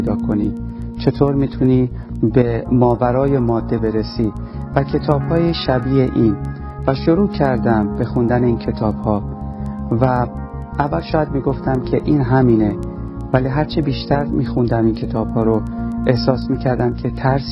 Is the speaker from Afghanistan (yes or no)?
no; Iran; born there; من در ایران به دنیا اومدم و از همون کودکی با چیزهایی در مورد خدا آشنا شدم